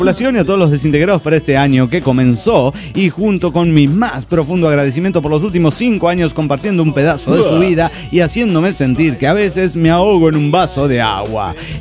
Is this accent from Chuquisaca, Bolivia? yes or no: no; Tarija, Bolivia; Soy el emputante de Tarija, Bolivia.